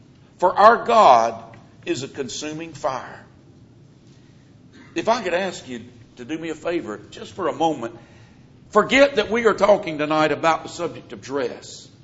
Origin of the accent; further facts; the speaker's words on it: the South, United States; accent: southern; noticed that I speak with what some would consider a southern accent. Do you know how I got my southern accent? I grew up in the South.